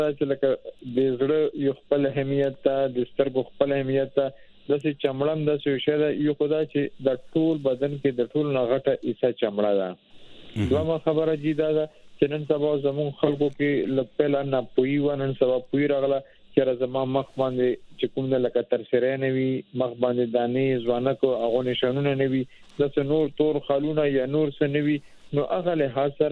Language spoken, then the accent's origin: Pashto; Darra Adam Khel, Khyber Pakhtunkhwa, Pakistan; زه جی د فاټ علاقې در ادم خیل